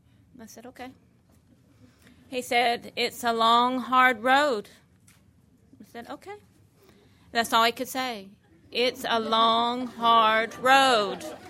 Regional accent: Murfreesboro, Tennessee, United States; I am originally from Murfreesboro, Tennessee, just a little southern Tennessee girl, and grew up in that town.

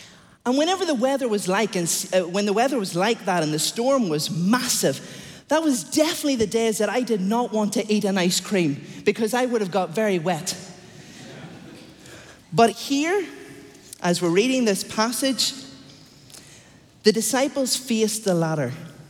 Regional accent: Northern Ireland, United Kingdom; Now, my hometown in Northern Ireland is very close to the coast

